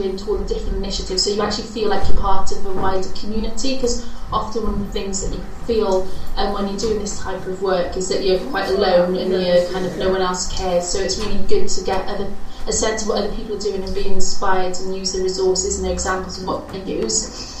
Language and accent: English; Cardiff, Wales, United Kingdom; I'm from Cardiff, which is in Wales, part of the UK.